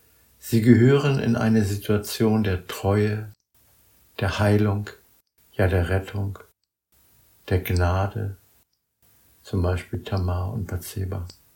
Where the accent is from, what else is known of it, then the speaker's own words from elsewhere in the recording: Germany; Ich bin Deutsche und ich bin Adoptivsohn Israels.